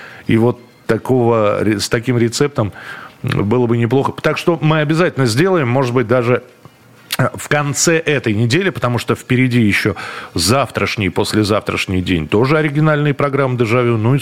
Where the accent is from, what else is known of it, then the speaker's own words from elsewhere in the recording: Moscow, Russia; Я тоже из Москвы, и мы также ходили в парки весной.